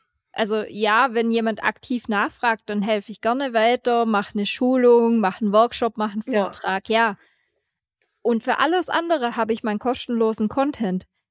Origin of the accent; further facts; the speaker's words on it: Swabia, Germany; Weil ich bin ja Schwabe und die anderen auch um mich herum.